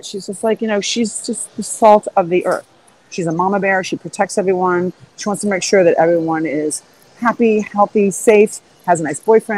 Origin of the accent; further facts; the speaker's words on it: Rockford, Illinois, United States; I come from Rockford, Illinois.